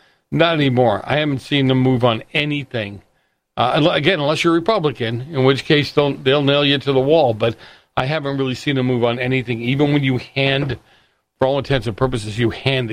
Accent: Boston, Massachusetts, United States; I grew up in Boston. I grew up in the 70s in the north end of Boston. The mafia had a heavy presence.

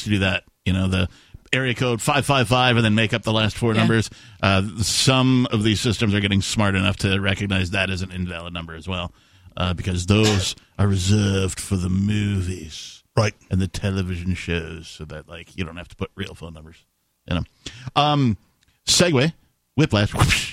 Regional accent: Wisconsin, United States; moved away; also born or lived in West Coast; So, I grew up in Wisconsin, so, like, winter's kind of an old hat. Now, I did move away from winter to the West Coast

